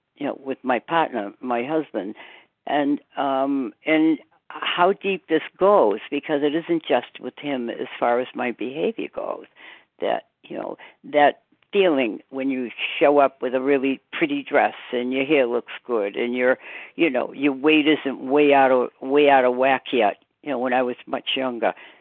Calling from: Massachusetts, United States; Good morning. … from Massachusetts.

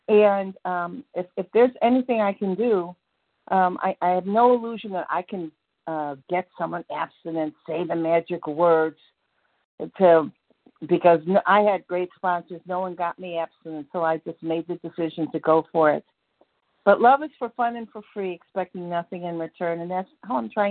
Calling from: Georgia, United States; I'm calling from Georgia.

